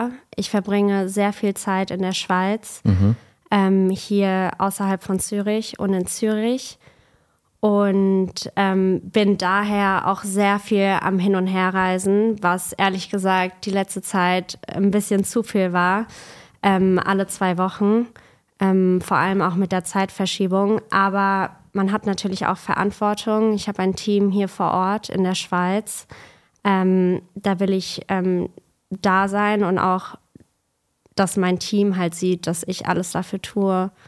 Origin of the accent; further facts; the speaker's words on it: Frankfurt, Hesse, Germany; Ich bin auch in Frankfurt aufgewachsen, bei meiner Mama und meiner Oma. Und Frankfurt liegt mir auch sehr, sehr am Herzen.